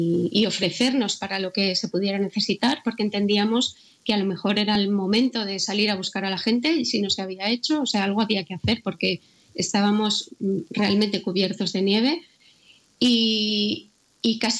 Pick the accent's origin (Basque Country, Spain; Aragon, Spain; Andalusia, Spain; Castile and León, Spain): Castile and León, Spain; León; now in Madrid, Spain; para las personas como yo, que soy de León y estoy acostumbrada al frío y a la nieve